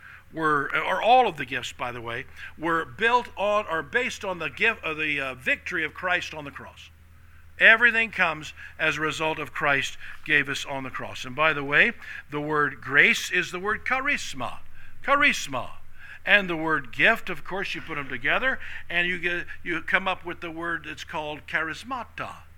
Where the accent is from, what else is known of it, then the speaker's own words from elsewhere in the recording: Jenks, Oklahoma, United States; And when I was growing up in the Tulsa area in Jinx, back when it was, you know, we were barely 2A.